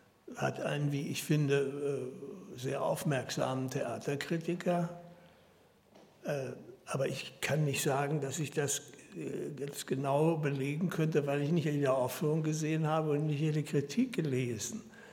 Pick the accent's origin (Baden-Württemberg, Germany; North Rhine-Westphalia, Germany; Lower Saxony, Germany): Lower Saxony, Germany; Hannover; Ich komme aus Hannover